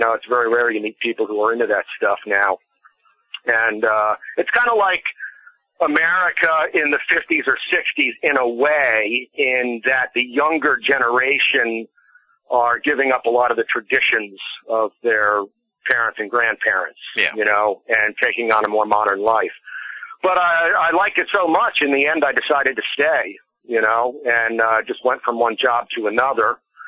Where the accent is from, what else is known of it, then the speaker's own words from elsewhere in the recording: Washington, District of Columbia, United States; moved away as an adult; now in China; And you can imagine, growing up in Washington, D.C. during the Cold War, you have very specific images of what China, the sleeping dragon, must be like